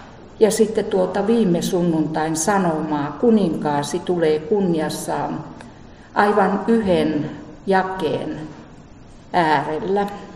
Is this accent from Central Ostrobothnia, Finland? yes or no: yes; Kälviä, Central Ostrobothnia, Finland; mä aina käläviäläiseksi itteni tunneen. Ja kun Kuntaliitos tuli, niin musta tuli taas käläviäläinen. Että kyllä mä niin juuriltani on täältä, että sydän on täällä. Vaikka tuo kaupunki onkin mun kotipaikka ollut.